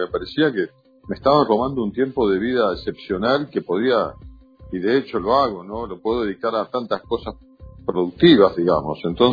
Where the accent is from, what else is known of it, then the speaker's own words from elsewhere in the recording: Quilmes, Buenos Aires Province, Argentina; born there; also born or lived in Florencio Varela / Colegiales / Palermo; now in Berazategui, Argentina; No, nací en Quilmes, viví en Florencio Varela posteriormente, Berazategui, después, bueno, Colegiales, Palermo, y ahora sí, nuevamente en Berazategui.